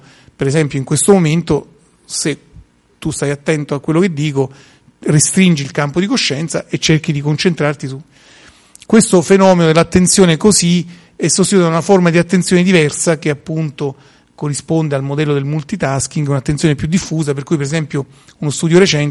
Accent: Rome, Lazio, Italy; Io sono da Roma

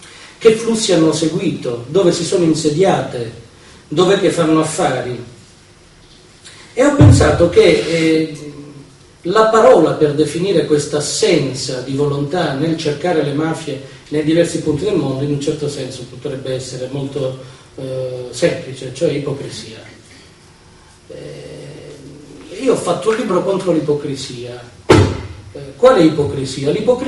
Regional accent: Tiriolo, Calabria, Italy; io ero in un paesino, nel mio paesino della Calabria, che è Tiriolo

